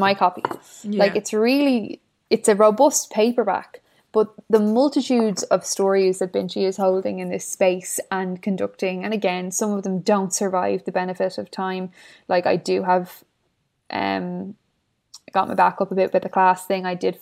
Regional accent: Ireland; Do you know, like situating yourself as an Irish person in an international context, on one hand we have a tremendous amount of privilege because we're largely enjoyed as a people.

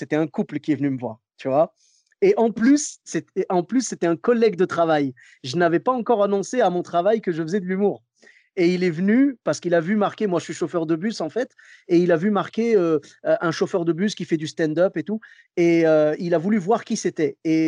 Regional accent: Bordeaux, Nouvelle-Aquitaine, France; C'était à Paris, et moi, je devais retourner travailler chez moi à Bordeaux.

